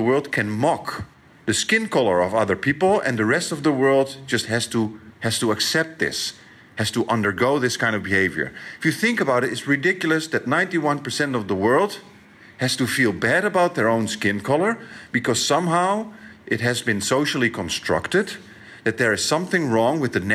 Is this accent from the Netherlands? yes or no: yes; Netherlands; I come from the Netherlands, Europe